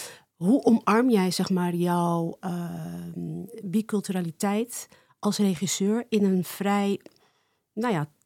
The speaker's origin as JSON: {"language": "Dutch", "town": "Amsterdam", "region": "North Holland", "country": "Netherlands", "tie": "born or raised there", "said": "Ik ben ook geboren getogen in Amsterdam met Marokkaanse ouders."}